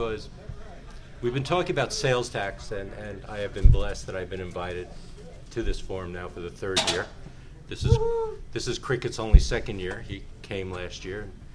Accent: New Hampshire, United States; I come from New Hampshire, so I always throw New Hampshire in, by the way

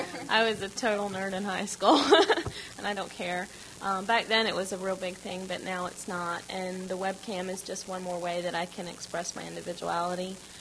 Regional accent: Charlotte, North Carolina, United States; I'm from Charlotte, North Carolina, and there's been quite a few incidences up there

